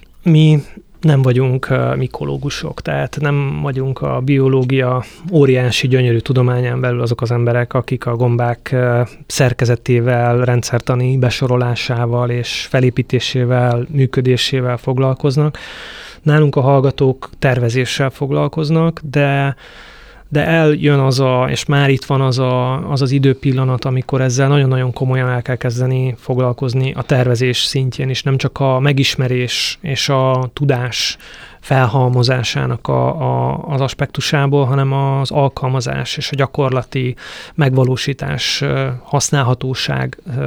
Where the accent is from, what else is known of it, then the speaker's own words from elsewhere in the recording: Great Hungarian Plain, Hungary; Én úgy nőttem fel, Alföld közepéről származom, homokhátság, pici falucska, nagyon szeretem